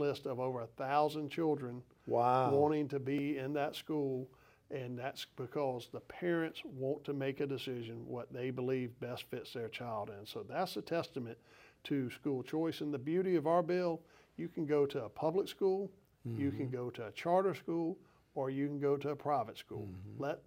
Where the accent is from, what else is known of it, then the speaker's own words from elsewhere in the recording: Sumter, South Carolina, United States; I'm from Sumter